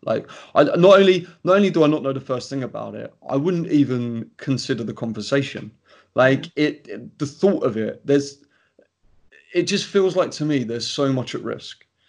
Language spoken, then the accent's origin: English; East of England, United Kingdom; I know I'm from Essex, and it's a cross I bear forever. That damn TV show has destroyed this county